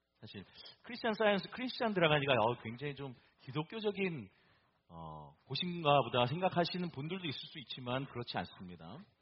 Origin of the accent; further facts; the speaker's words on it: Boston, Massachusetts, United States; now in Virginia, United States; 저는 보스턴 출신이에요. 이제는 뭐 버지니아 산 지 한 10년이 돼가니까 보스턴이랑 거의 비슷한 시간 동안에 살았던 것 같습니다.